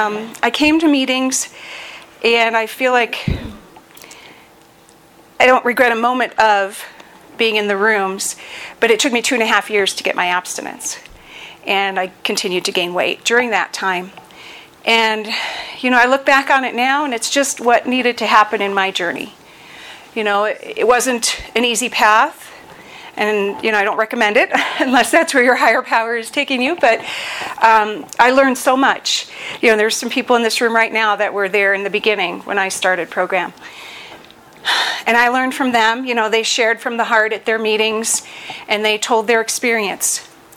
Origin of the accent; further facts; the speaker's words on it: Colorado Springs, Colorado, United States; I'm from Colorado Springs and been in program since August 1st of 1994